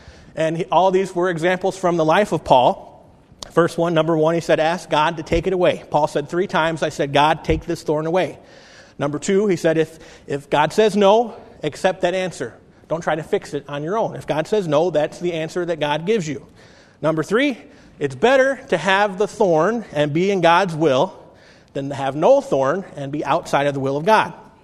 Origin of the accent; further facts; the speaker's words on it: United States; You know, I'm an American citizen. I live in the country. I live in America.